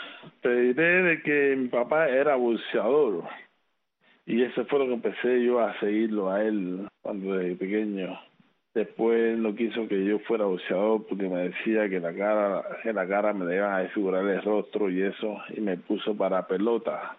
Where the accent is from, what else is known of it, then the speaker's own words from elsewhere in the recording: Guanabacoa, Havana, Cuba; born there; nací en Guanabacoa, en La Habana. Calle 8, reparto Nandón